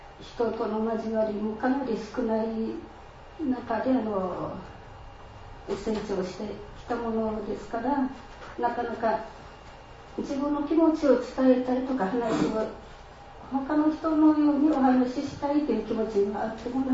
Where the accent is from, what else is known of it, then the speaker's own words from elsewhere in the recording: Naha, Okinawa, Japan; moved away as an adult; now in Maizuru, Japan; 私は沖縄県那覇市出身で那覇市で生まれ育って、この舞鶴に来る前は北部沖縄の北部というところで23年ぐらい過ごしていました。